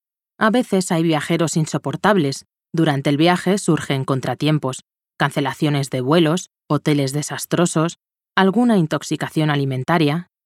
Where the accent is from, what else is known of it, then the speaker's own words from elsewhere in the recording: Spain; Soy española